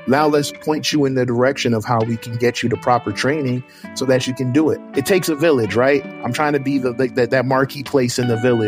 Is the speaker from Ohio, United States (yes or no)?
no; Suwanee, Georgia, United States; I am from Sewanee, Georgia